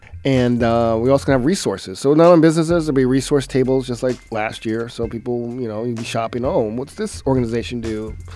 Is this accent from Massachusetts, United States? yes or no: no; Atlanta, Georgia, United States; now in Milwaukee, United States; I'm originally from Atlanta, and you go to Atlanta, it's a different environment for black businesses